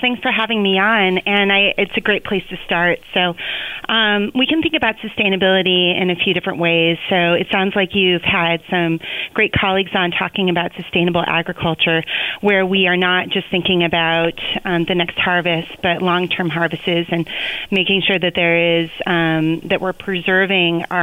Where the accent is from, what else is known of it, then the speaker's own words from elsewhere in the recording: Vermont, United States; first of all, I want to say that I grew up in Vermont, and I understand the relationship between many communities in Vermont and the university